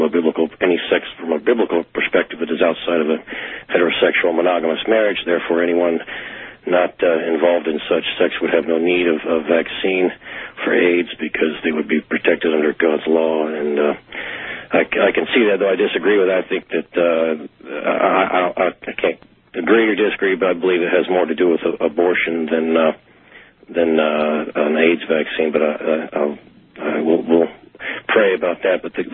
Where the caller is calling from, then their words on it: Columbus, Ohio, United States; I'm calling from Columbus, Ohio.